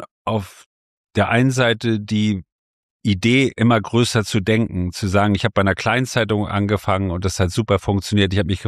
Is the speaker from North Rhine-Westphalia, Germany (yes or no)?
no; Nienburg, Lower Saxony, Germany; Ich bin in Nienburg an der Weser groß geworden